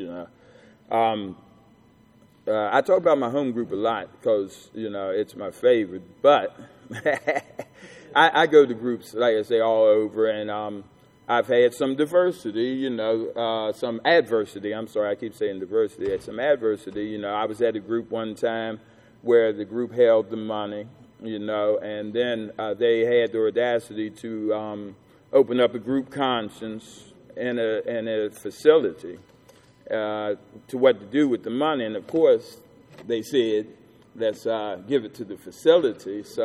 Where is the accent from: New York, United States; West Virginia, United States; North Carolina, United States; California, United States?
West Virginia, United States; Clarksburg; born there; also born or lived in Washington, D.C.; I was born in Clarksburg, West Virginia. My mother lived in Northeast D.C. I was moved back and forth, you know, and I was real confused.